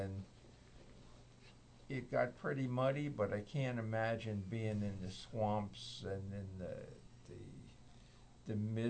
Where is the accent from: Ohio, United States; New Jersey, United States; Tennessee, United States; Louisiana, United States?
New Jersey, United States; Rahway; And I grew up in Rahway, and I grew up in a mixed neighborhood.